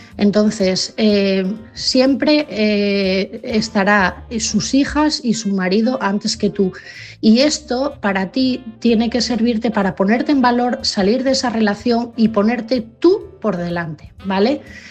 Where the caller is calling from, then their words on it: Asturias, Spain; de Asturias